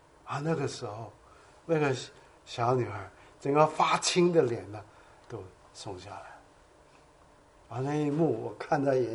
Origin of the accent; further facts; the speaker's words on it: South Korea; also born or lived in China; 去寻我的根啊，我是韩国出生的中国人，去看看我长大的地方